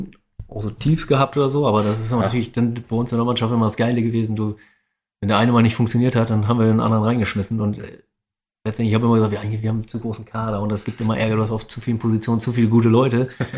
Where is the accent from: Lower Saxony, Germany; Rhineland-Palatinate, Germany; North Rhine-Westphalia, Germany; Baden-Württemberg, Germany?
Lower Saxony, Germany; Meppen; Ja, ich meine, ich komme aus Meppen.